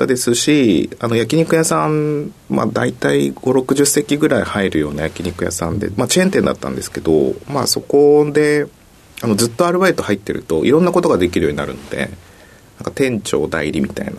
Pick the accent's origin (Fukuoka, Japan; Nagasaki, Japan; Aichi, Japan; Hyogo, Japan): Fukuoka, Japan; 福岡県の福岡市になります。